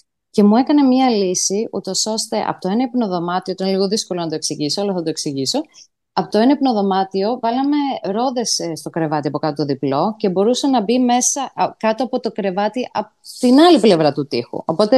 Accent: Arfara, Peloponnese, Greece; εγώ η καταγωγή μου, εγώ μεγάλωσα στα Αρφαρά Μεσσηνίας, λοιπόν.

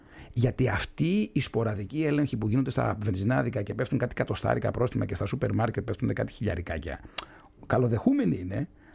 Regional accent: Kefalonia, Ionian Islands, Greece; επειδή είμαστε και από τη Μήλο εσείς, εγώ από την Κεφαλονιά

